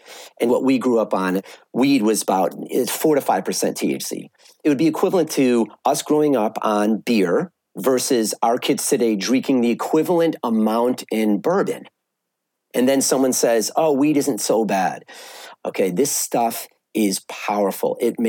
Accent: Evanston, Illinois, United States; Okay, so quick story. I grew up in Evanston. I was 11. I was at seventh grade, and me and my buddies took the red line to Wrigley Field to pay $9 for bleacher seats.

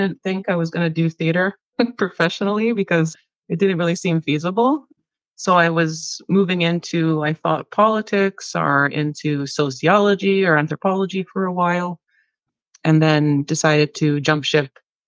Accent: Kahnawake, Quebec, Canada; now in Toronto, Canada; I am from Ganawage, so Ganawage, Nidwagano. I am living in Toronto, so Jita Toronto, Ganagare. I'm Bear Clan, Kori Niwagi Toronto. I've been in Toronto since about 2008.

